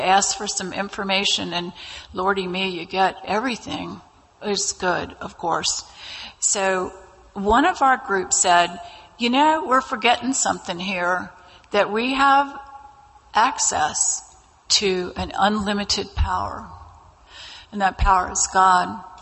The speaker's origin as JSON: {"language": "English", "region": "Virginia", "country": "United States", "said": "this man behind me goes, where are you from? And I said, Virginia."}